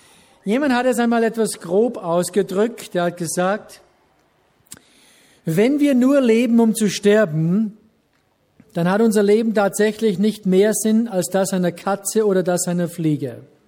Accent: Ramsau, Styria, Austria; Bei mir ist die Ramsau meine Heimat, diese Ortschaft in den Bergen. Ist Österreich meine Heimat?

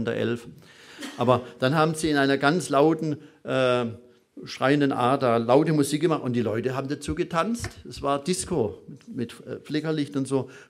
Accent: Pforzheim, Baden-Württemberg, Germany; also ich komme aus Pforzheim

